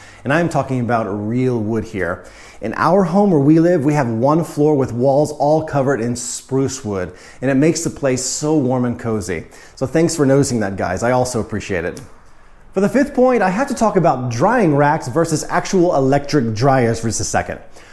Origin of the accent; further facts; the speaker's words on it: United States; Growing up in America, we only learned about storks in movies, fairy tales, or cartoons